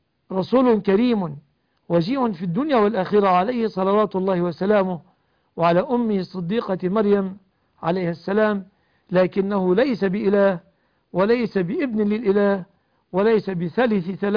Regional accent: Egypt; وأسأل الله أن يحفظ بلادنا مصر

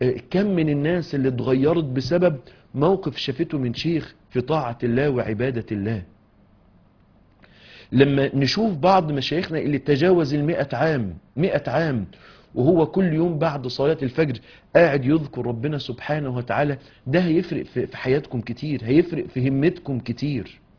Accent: Mansoura, Dakahlia, Egypt; لما كنا دايما مع الشيخ زمان عندنا في المنصورة

